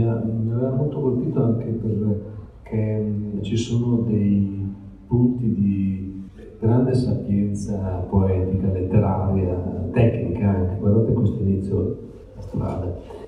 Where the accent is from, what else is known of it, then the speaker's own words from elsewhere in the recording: Parma, Emilia-Romagna, Italy; ma non sono piemontese d'altronde, sono di Parma.